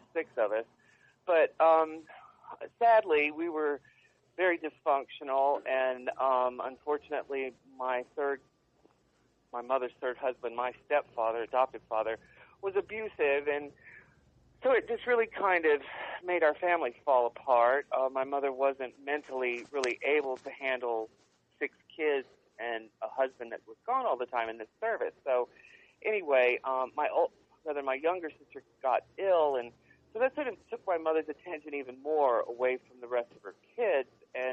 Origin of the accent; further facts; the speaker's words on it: Fort Wayne, Indiana, United States; born there; I was born in Fort Wayne, Indiana.